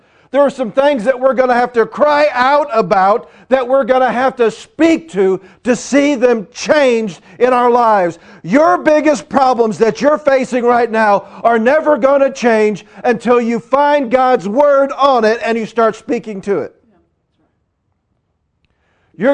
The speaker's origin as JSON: {"language": "English", "town": "St. Louis", "region": "Missouri", "country": "United States", "said": "You see, I'm from St. Louis. St. Louis, you just don't have 4-lane highways."}